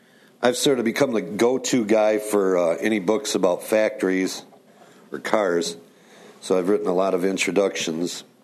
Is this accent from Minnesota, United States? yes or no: no; Flint, Michigan, United States; Being that I was from Flint, Michigan, the birthplace of the automobile, I was accustomed to viewing these enormous plants that bulged upon the town landscape